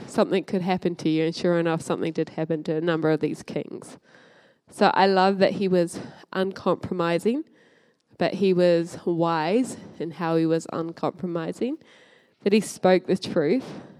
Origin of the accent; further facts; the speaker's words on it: Western Province, Papua New Guinea; also born or lived in PNG; I'm a Bamu lady. I'm from Bamu. I'm from lots of places in PNG, but I like the Bamu.